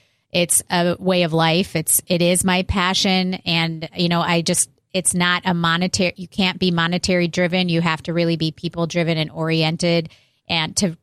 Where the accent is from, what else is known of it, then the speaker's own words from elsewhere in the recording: Chicago, Illinois, United States; now in San Diego, United States; I'm originally from Chicago. I graduated Indiana University. I made my way out to San Diego a little over 20 years ago